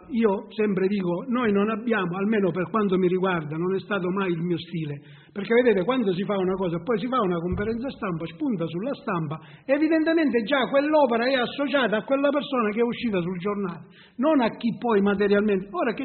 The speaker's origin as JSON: {"language": "Italian", "town": "Rosolini", "region": "Sicily", "country": "Italy", "said": "non è che noi pensiamo perché siamo di Rosolini, soltanto a Rosolini."}